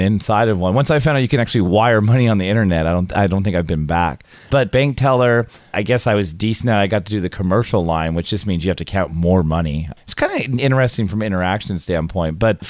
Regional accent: California, United States; I was like, I grew up in California. I'm like, hey, I'd applied to a few schools.

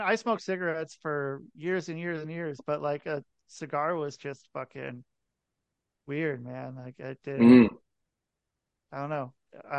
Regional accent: United States; But what can I, as an American, say? I, as American, I guess, could say kind of whatever.

